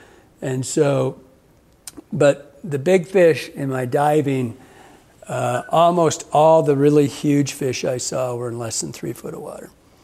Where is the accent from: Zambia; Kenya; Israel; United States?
United States; Michigan; But growing up in Michigan with all the log jams, you know, it was a, that was a climax white pine forest and totally, totally clear cut.